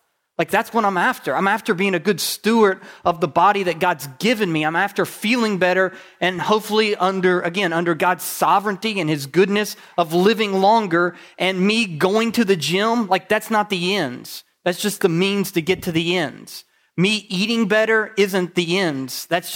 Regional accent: the South, United States; Like I guess maybe it's part of growing up in the South, but I crave deep fried foods.

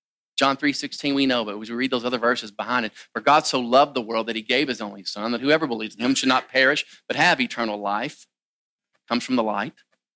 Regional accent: Kentucky, United States; Now, I'm from Kentucky. I know where I used to live about, 15 miles from Mammoth Cave, all right?

